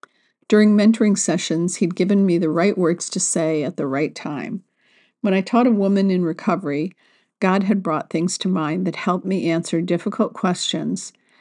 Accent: West Virginia, United States; I grew up in West Virginia in a large family without much money.

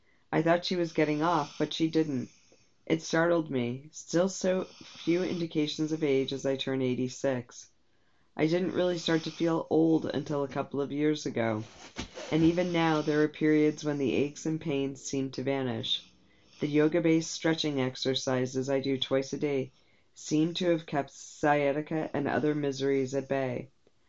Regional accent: West Orange, New Jersey, United States; When I was growing up in West Orange, New Jersey, we had a series of black labs

